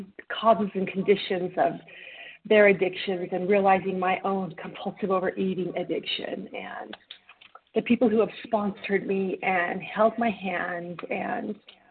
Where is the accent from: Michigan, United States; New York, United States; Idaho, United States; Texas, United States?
Idaho, United States; and I'm from Idaho, but living in Arizona for the winter.